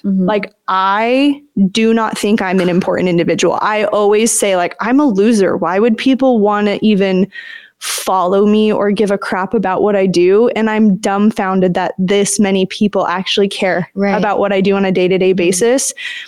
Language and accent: English; Oregon, United States; So I'm from Oregon. My whole family lives on the West Coast.